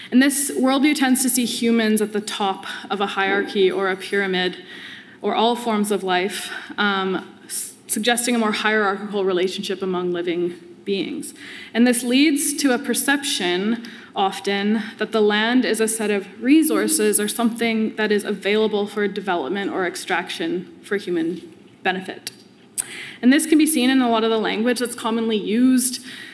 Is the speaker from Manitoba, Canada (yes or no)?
yes; Manitoba, Canada; And growing up in Manitoba, moose have always been part of my relationship to the natural world.